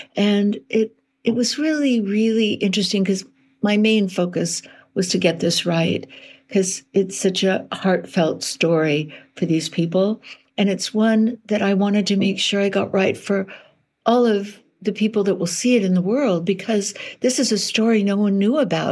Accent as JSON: {"language": "English", "town": "Berkeley", "region": "California", "country": "United States", "said": "I'm from Berkeley."}